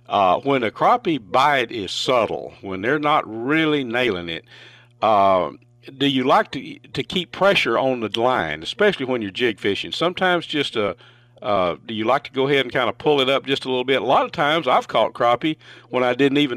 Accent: Texas, United States; we call it growing up in East Texas, switch cane.

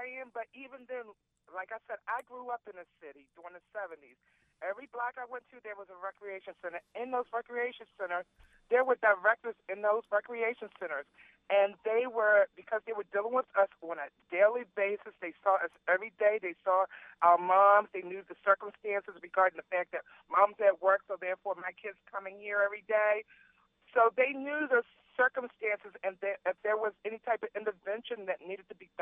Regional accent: Baltimore, Maryland, United States; I was originally from Baltimore City, and I moved out in the county almost 17 years ago.

